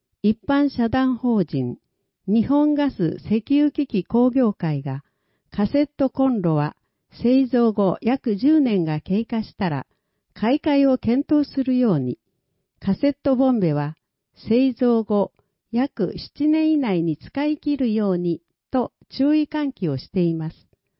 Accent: Malaysia; now in Japan; 今回は、私の母国、マレーシアの政治について紹介します。

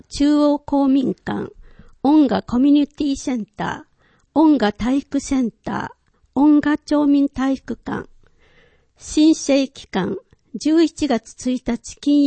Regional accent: Nepal; Japanese is a second language; この公園は私の母国、ネパール北東部の山岳地帯にあり、

